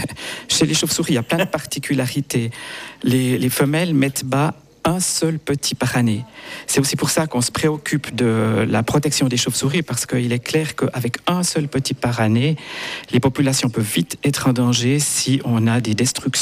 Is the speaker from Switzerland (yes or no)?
yes; Switzerland; chez nous, en Suisse